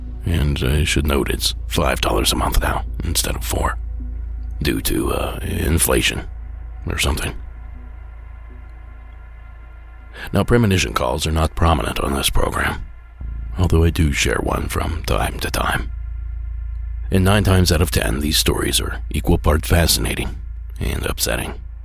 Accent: California, United States; Coming to us from my home state of California

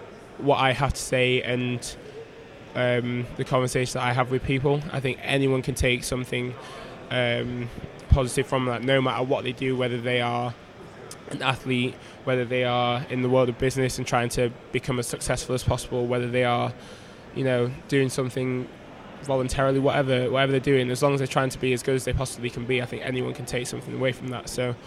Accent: Chapeltown, Yorkshire and the Humber, United Kingdom; where I grew up in Chapeltown, it wasn't the most, you know, well-off place. It was a place with a bad reputation because there was a lot of criminal activity that went on around there. And that's where I grew up.

